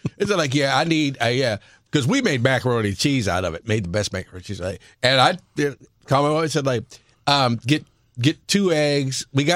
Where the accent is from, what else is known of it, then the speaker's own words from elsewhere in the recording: Kirkwood, Missouri, United States; I was born in Kirkwood, Missouri.